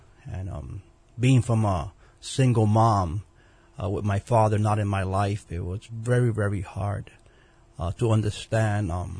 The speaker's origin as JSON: {"language": "English", "town": "Brooklyn", "region": "New York", "country": "United States", "tie": "born or raised there", "also_born_or_lived": "Manhattan", "said": "Well, I was born in Manhattan, and we lived in Manhattan for several years. Then we moved to Brooklyn, known as Bedford-Stuyvesant, and it was very, very. It was a very difficult time."}